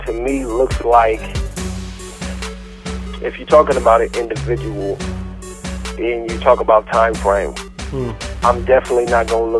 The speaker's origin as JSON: {"language": "English", "town": "Tacoma", "region": "Washington", "country": "United States", "tie": "born or raised there", "said": "Born and raised in Tacoma, Washington. I got love for the Seattle Seahawks, man."}